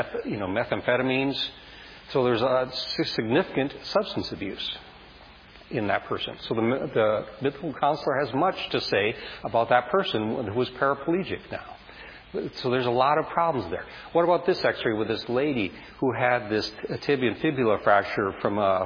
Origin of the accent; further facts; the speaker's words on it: Bozeman, Montana, United States; And this is a picture from where we are from Bozeman.